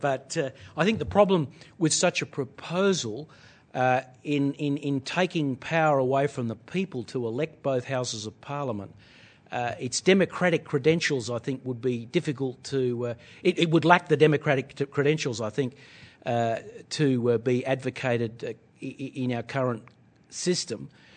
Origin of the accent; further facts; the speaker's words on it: Geraldton, Western Australia, Australia; I'm an Australian first, a Western Australian, born and bred in Geraldton